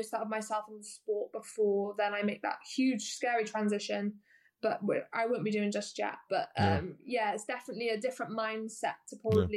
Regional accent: Wales, United Kingdom; But I think I didn't really understand also the value of being Welsh. I'm quite patriotic, quite a patriotic nation.

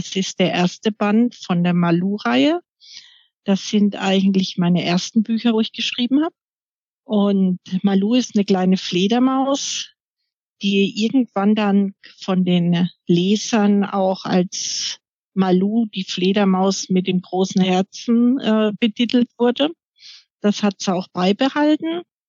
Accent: Rhöndal, Bavaria, Germany; born there; geboren in Rhöndal bei Coburg, das ist im Frankenland.

